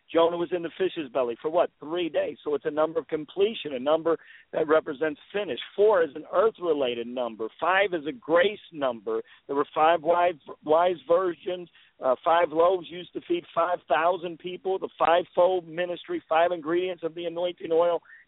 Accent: Indianapolis, Indiana, United States; I'm from Indianapolis. The Colts lost a couple of days ago

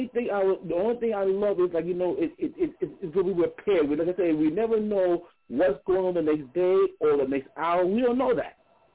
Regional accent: New York, United States; I'm from New York.

